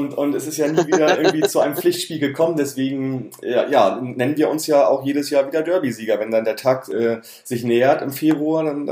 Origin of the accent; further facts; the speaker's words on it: Hamburg, Germany; Also ich bin so in Hamburg aufgewachsen